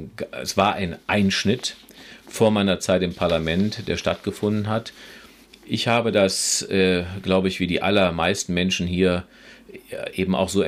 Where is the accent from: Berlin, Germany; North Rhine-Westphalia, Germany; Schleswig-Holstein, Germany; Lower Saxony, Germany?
North Rhine-Westphalia, Germany; Rheinbach; also born or lived in Meckenheim; Ich selber bin ja in Rheinbach aufgewachsen, in Meckenheim geboren und in Rheinbach aufgewachsen, wo auch meine Eltern noch leben.